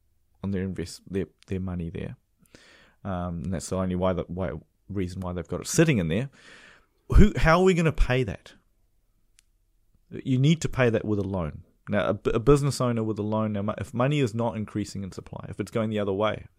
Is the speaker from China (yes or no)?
no; India; Look, I'm Indian. We're into our tea dunking, right? And maybe it was forced upon us by the British, maybe.